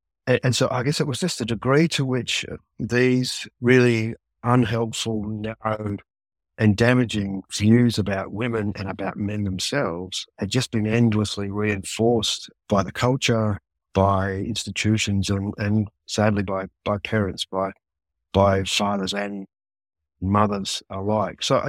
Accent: Australia; by the time you get to your late 50s and then into your 60s as an Australian man

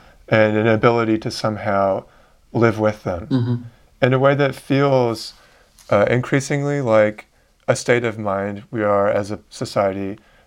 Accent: Vancouver, British Columbia, Canada; now in London, United Kingdom; I mean, I grew up in Vancouver in Canada.

